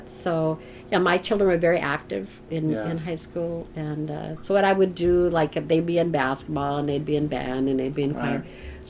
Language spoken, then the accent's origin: English; Minnesota, United States; You know, growing up in Minnesota